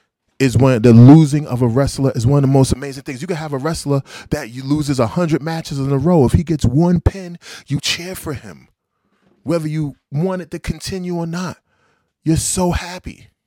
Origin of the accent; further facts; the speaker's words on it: Brooklyn, New York, United States; I grew up in Brownsville, Brooklyn, New York.